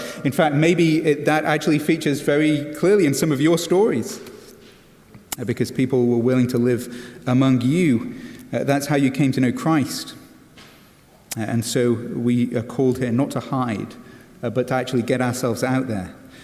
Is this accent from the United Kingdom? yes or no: yes; England, United Kingdom; accent: English; now in United States; I have fought as hard as I could to maintain my English accent, as well as my British charm.